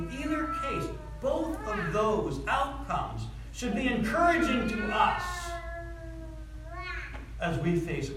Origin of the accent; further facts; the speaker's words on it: United States; Because, hey, we're Americans, and, you know, of course, it's all about me, right?